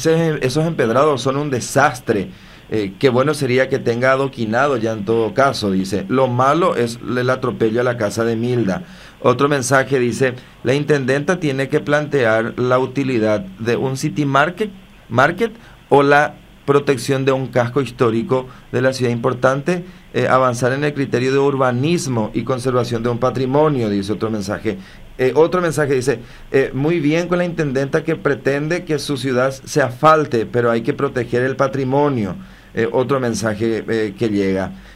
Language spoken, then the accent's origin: Spanish; San Pedro de Ycuamandiyú, San Pedro, Paraguay; yo soy de San Pedro de Icuamandeyú, soy del departamento San Pedro, uno de los más pobres de este país